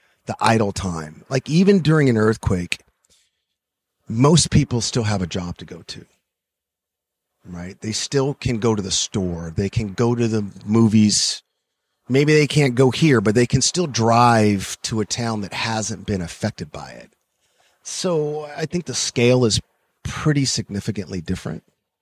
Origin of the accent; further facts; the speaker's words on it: Los Angeles, California, United States; And growing up in Los Angeles, you're kind of, at least when I grew up, you're very well acquainted with riots